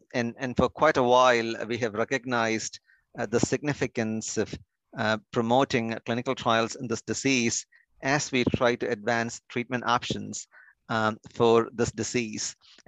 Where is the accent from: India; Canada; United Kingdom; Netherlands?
India; moved away as an adult; now in United States; I grew up in India and went to med school there, came here to do some research in the cancer arena.